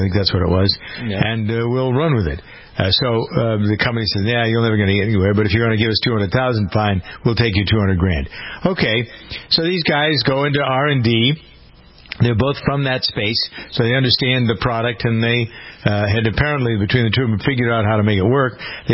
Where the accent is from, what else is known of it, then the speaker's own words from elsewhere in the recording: Framingham, Massachusetts, United States; a company that's headquartered here in my hometown of Framingham.